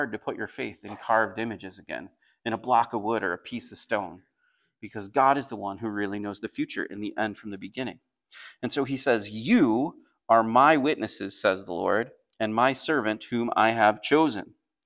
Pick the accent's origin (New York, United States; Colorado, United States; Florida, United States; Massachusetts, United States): New York, United States; Palmyra; I come from Palmyra, which is the land where Joseph Smith started Mormonism, or the Church of the Latter-day Saints